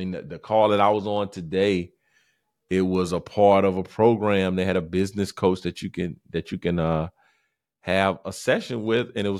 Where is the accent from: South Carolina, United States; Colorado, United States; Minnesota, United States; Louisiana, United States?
South Carolina, United States; I mean, I'm from South Carolina.